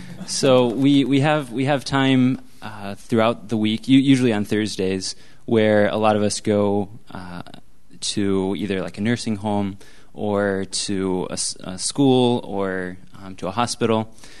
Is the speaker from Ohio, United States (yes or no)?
yes; Washington Court House, Ohio, United States; I'm from St. Coleman Parish in Washington Courthouse, Ohio.